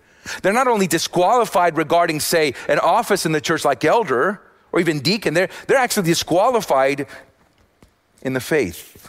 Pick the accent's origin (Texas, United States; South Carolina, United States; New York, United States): Texas, United States; Austin; And I'm just kidding, because I'm from Austin, and that's the other California.